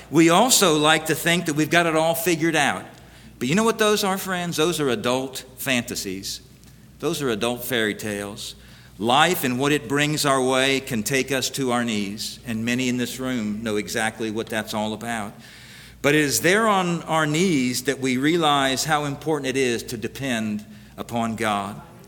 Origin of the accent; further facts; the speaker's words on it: Florida, United States; also born or lived in West Indies; I grew up in Florida. I'd only seen earthquakes and their aftermath on TV. We moved to the West Indies and lived in the islands for 7 years.